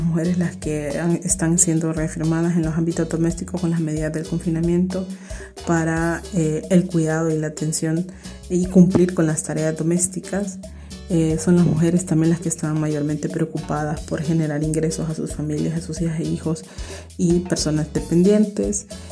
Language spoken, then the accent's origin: Spanish; Honduras; soy de Honduras, activista feminista, lesbiana disidente.